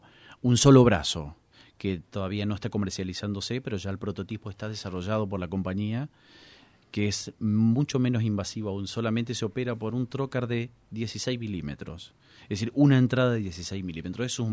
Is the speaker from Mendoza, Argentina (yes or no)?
no; Corrientes, Argentina; now in Mar del Plata, Argentina; Soy correntino, pero hace mucho ya vivo en Mar del Plata. Desde el año 2015 vine, así que estoy instalado por adopción.